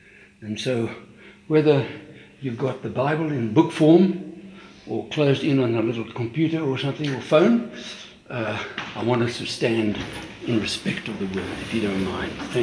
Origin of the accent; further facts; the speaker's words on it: South Africa; You know, I come from South Africa, and a lot of our ministry there was across the borders into Mozambique.